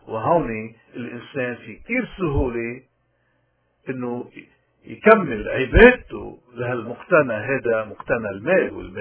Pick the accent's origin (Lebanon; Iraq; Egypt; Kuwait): Lebanon; بجسد واقع نحن غرقانين فيه كلبنانيين